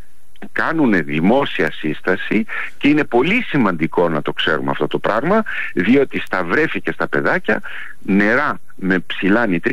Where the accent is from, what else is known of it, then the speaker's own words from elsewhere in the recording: Greece; Εγώ λέω λοιπόν, σαν Έλληνας που είμαι